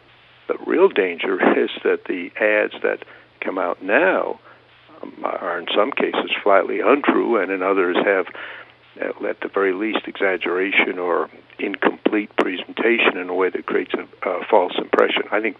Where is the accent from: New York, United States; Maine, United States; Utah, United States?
Maine, United States; First, I come from Maine, which is a relatively small state, in which there is a high level of personal contact with voters.